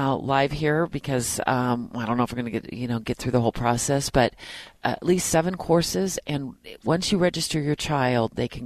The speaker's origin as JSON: {"language": "English", "region": "Arizona", "country": "United States", "tie": "born or raised there", "lives_now": "Utah, United States", "said": "I think even $150 to $200 around where I grew up in Arizona, because so many of those golf courses are privately owned and run."}